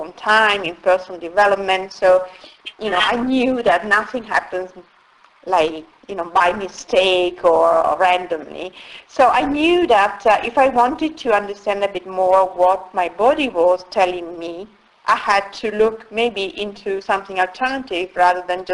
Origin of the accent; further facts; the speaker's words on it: Italy; I come from Italy